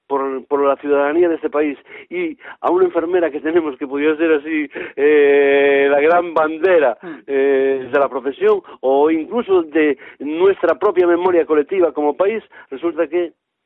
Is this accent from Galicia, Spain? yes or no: yes; Galicia, Spain; yo, con perdón, como soy gallego no lo puedo evitar.